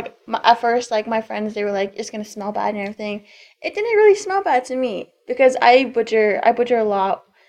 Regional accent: United States; And I am a woman from the Diné tribe, the Navajo tribe.

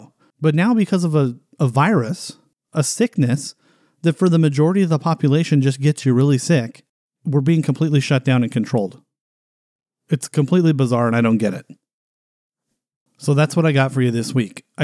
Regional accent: United States; But I still feel, as an American, that we deserve the choice as to whether we want to follow those guidelines in public or not.

